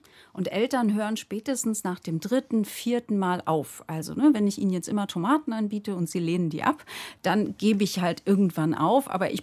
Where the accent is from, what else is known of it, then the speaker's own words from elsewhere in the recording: Berlin, Germany; ich würde mich nicht nur als Ostkind bezeichnen. Also ich bin schon vor der Wende dann praktisch in den Westen gekommen und ich war da so ungefähr 11